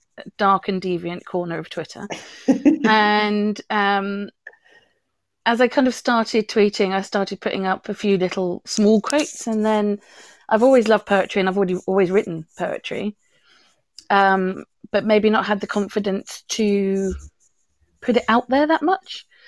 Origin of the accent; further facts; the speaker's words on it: United Kingdom; I know, I'm going to fly the flag for being British a bit and tell you I'm on my third cup since you started this morning.